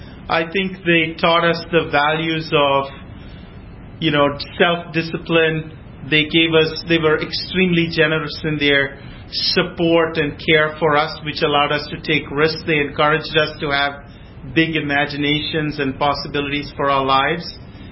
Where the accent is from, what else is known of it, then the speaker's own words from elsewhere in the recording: India; I grew up in India, and in India, we are not, we're a country of villages.